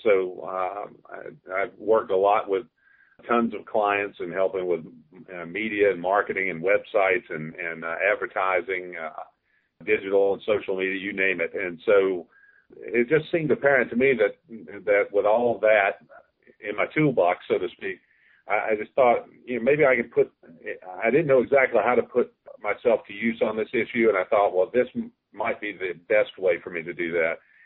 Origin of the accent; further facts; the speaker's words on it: North Carolina, United States; I grew up in North Carolina, as you said, and my dad worked at Lejeune.